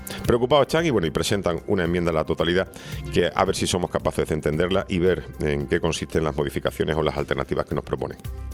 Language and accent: Spanish; Canary Islands, Spain; como canario que me siento orgulloso de ser aquí